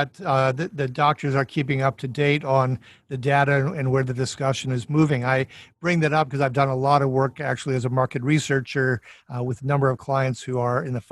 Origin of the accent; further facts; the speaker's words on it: Minnesota, United States; I'm from Minnesota, after all